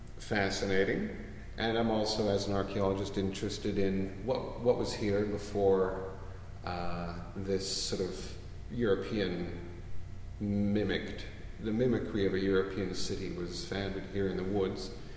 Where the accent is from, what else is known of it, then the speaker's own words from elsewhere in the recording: Guelph, Ontario, Canada; also born or lived in United Kingdom; And I came back in 2011 to my hometown, Guelph, and basically transferring my skills to my local setting.